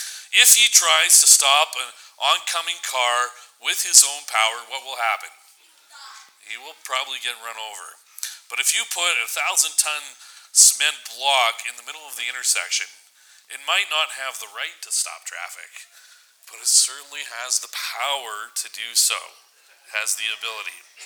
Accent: Vancouver, British Columbia, Canada; I'm from Vancouver.

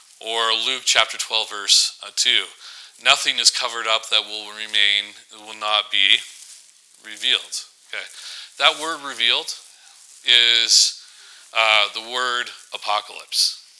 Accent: Vancouver, British Columbia, Canada; When I was a kid, I grew up in Vancouver, and one of the greatest things about living in Vancouver was you got to see the mountainscapes.

